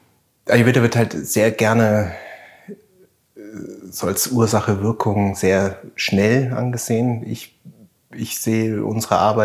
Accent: Germany; now in St. Koloman, Austria; ursprünglich sind wir beide aus Deutschland, meine Frau sogar aus Berlin.

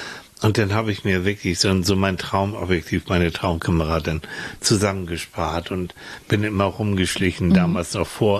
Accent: Finland; Leute, ich komme aus Finnland, ich komme vom Land.

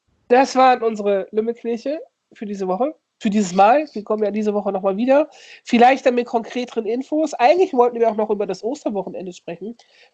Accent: Osnabrück, Lower Saxony, Germany; Ich komme ja aus der Grenzregion Osnabrück, Ostwestfalen so, ne?

